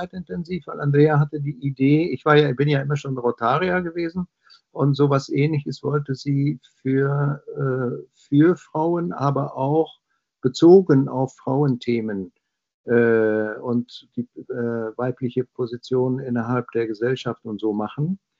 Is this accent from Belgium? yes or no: yes; Belgium; Du hast auch gesagt, ich bin Belgier, das stimmt auch und bin ich es auch geblieben.